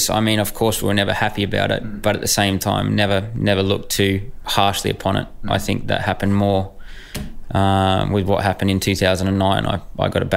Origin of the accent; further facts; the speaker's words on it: Australia; We had help from the Grand Prix Association because we're Australian and one of the only ones in the championship.